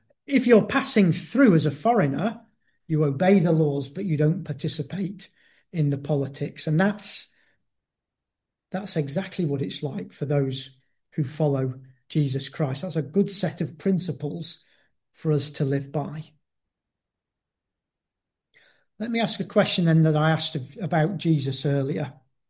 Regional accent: United Kingdom; if I went to live in Kazakhstan as a Brit

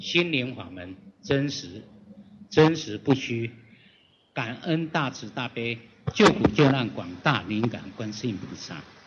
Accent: Taiwan; 我说我们是台湾的

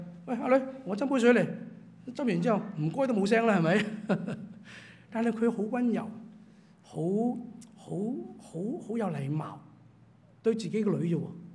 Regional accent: Hong Kong; 我们香港人呢，国语就不难翻了

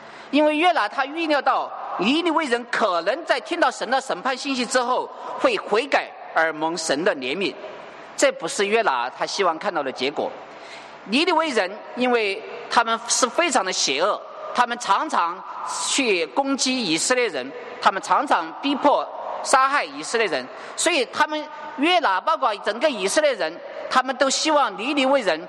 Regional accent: China; 我们中国人都知道我们最恨的一个民族和国家是什么

